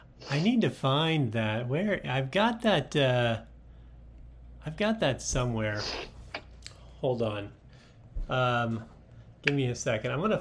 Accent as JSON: {"language": "English", "country": "United States", "said": "I'm an American. I don't need to learn anything."}